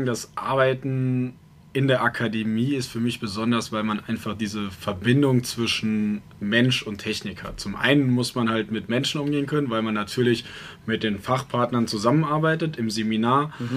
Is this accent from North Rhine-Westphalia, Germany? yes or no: no; Allendorf, Hesse, Germany; also ich komme hier aus der Region, ursprünglich sogar direkt aus Allendorf